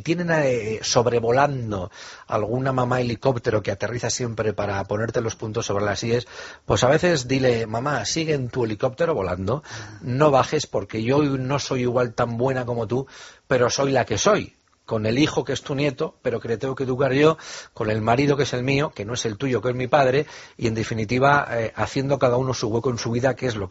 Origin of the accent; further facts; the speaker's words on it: Bilbao, Basque Country, Spain; Mira, yo soy de Bilbao, en Euskadi, y en mi tierra hay un gran matriarcado.